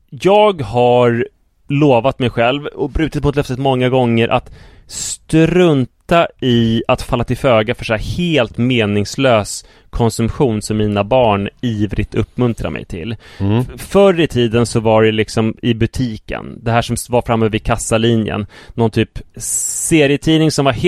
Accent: Stuvsta, Stockholm County, Sweden; Segeltorp leder ju bort till Stuvsta där jag växte upp.

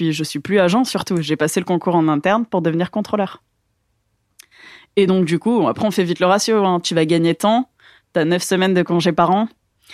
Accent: Southern France, France; Moi, j'ai principalement grandi dans le sud de la France.

